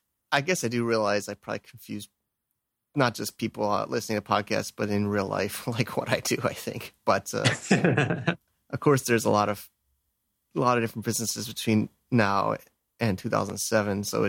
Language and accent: English; Connecticut, United States; now in New York City, United States; I'm from born and raised in Connecticut, and I went to school at Stevens Tech in New Jersey